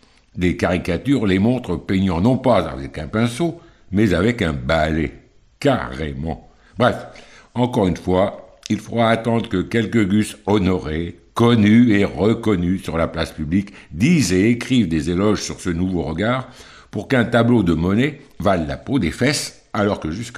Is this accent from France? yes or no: yes; Vichy, Auvergne-Rhône-Alpes, France; born there; comme Vichy, beaucoup plus haut, ma ville natale.